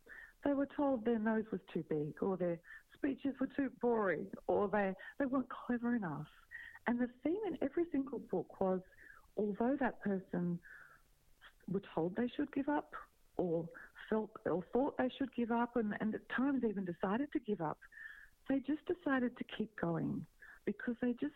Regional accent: Melbourne, Victoria, Australia; So I was born in Melbourne, Australia. Raised here. I've worked around the world, but always chosen to live here.

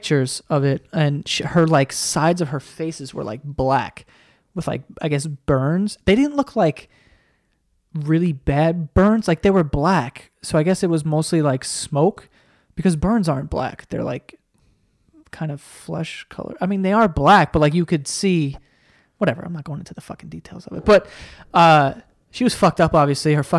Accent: New York, United States; I mean, we're from New York, so if someone's, if I can't see the Bluetooth, I just assume you're out of your fucking mind, and I let you go.

